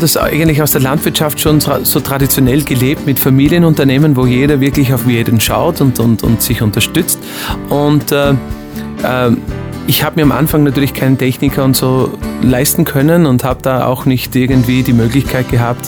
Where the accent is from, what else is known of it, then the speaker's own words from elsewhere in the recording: Austria; Also Einzelhandelskaufmann heißt das bei uns in Österreich.